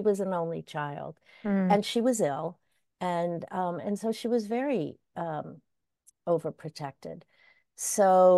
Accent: Pennsylvania, United States; You know, I'm an American kid. I grew up in the Pittsburgh suburbs.

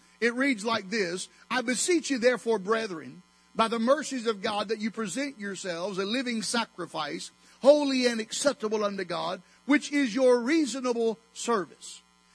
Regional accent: Alabama, United States; I am from Alabama, Hey, she ain't my sister. I'm not from West Virginia.

